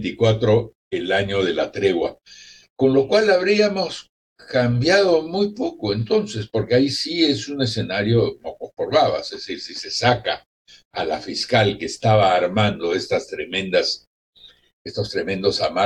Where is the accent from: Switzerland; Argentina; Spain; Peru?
Peru; Parece que soy, como tantos peruanos, más un presentista que un futurista.